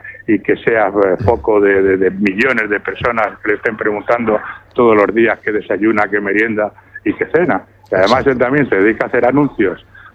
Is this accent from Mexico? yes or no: no; Spain; nos hemos puesto todos a trabajar el día 24 como buenos españoles